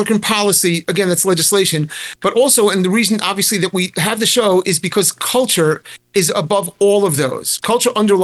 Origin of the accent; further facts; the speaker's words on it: United States; I'm an American. We grow up feeling we're at peace.